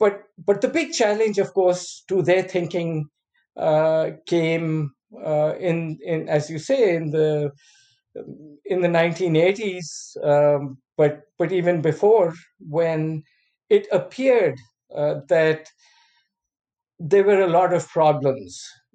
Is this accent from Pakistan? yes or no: yes; Pakistan; English is a second language; moved away as an adult; I came from Pakistan, very keen to hope for something that would provide, as I said, hope for low-income countries